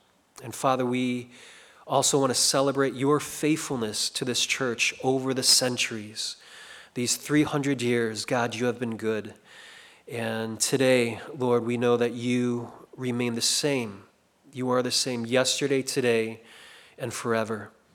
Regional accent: Chicago, Illinois, United States; now in Seoul, South Korea; I grew up in Chicago, but currently I am pastoring in South Korea in Seoul for an international congregation there.

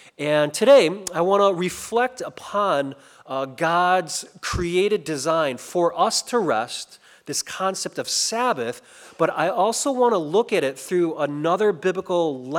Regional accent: Chicago, Illinois, United States; now in Seoul, South Korea; I grew up in Chicago, but currently I am pastoring in South Korea in Seoul for an international congregation there.

